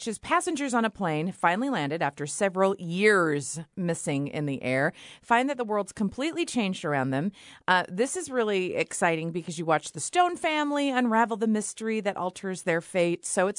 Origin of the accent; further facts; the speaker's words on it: Midwest, United States; I grew up in the Midwest.